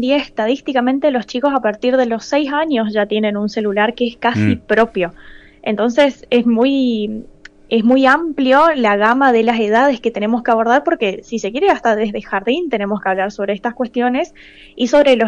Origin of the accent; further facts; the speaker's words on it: Leandro N. Alem, Misiones, Argentina; now in Posadas, Argentina; Yo soy de Alem, sí, soy de Alem, pero estoy viviendo en Posadas.